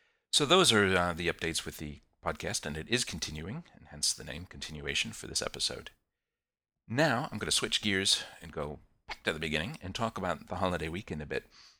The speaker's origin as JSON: {"language": "English", "country": "United States", "lives_now": "New Zealand", "said": "which is being an American expat in New Zealand, but still related in some ways."}